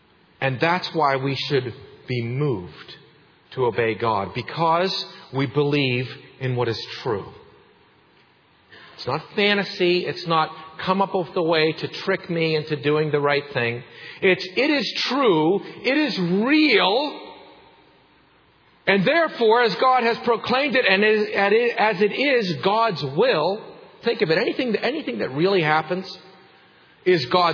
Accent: Salzburg, Austria; You know, I grew up in Salzburg, and north of Salzburg is a place called Salzburg Extension.

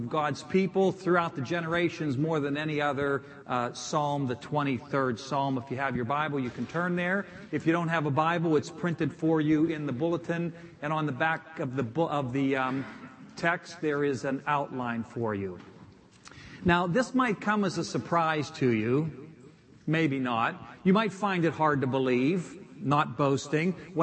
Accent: Beaver Falls, Pennsylvania, United States; Joe Namath is from my hometown, is the way I now put it. I used to say I'm from his hometown.

